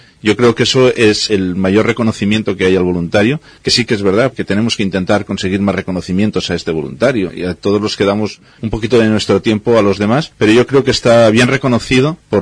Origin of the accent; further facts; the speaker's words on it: Oliva, Valencian Community, Spain; Yo soy de Oliva y empecé allí